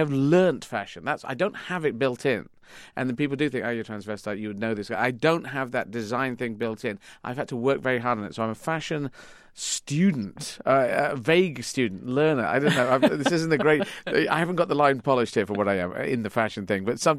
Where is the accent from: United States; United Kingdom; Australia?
United Kingdom; born or raised there; also born or lived in Yemen